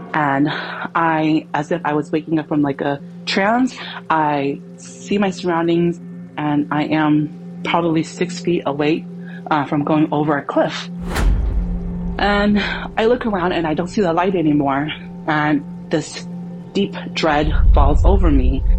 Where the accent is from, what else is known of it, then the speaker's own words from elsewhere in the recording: California, United States; And as a kid growing up in California and in the city and in apartments, a forest is basically another world.